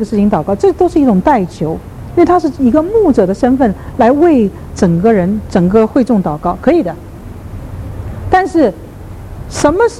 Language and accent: Chinese; China; 直截了当的赞美，我们中国人最不会，你学不会。